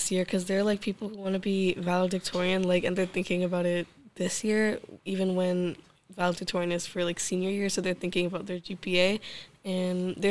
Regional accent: India; moved away; I think that moving here, since I moved from India, yeah, the curriculum is different, but I would say the curriculum here is easier.

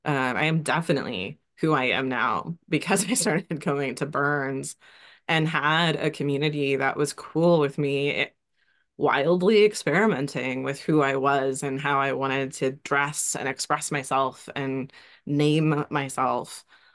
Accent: Indianapolis, Indiana, United States; for our location, my hometown, Indianapolis.

